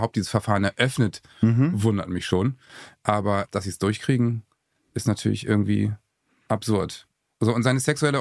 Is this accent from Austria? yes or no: no; Bremen, Germany; Ich möchte mich fast mal für meinen Heimatstadt entschuldigen.